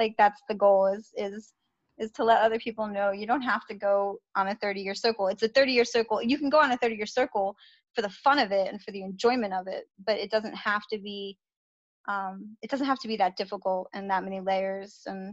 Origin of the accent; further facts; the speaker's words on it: Bronx, New York, United States; moved away as an adult; But growing up in the Bronx was really interesting. I mean, I don't think I would have chosen it like for myself, but because I was there and that's where I grew up and I love so much about New York